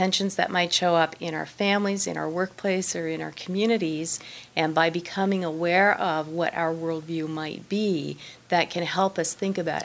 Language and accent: English; Nova Scotia, Canada; and I'm Canadian. I grew up in Nova Scotia, and I've lived there all my life. I still live there.